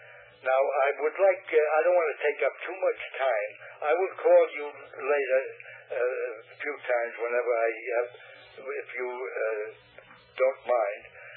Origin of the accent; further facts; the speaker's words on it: New York City, New York, United States; born there; I was born in Manhattan Island, in New York, in the city of New York, and right in the middle of Manhattan Island, by the way.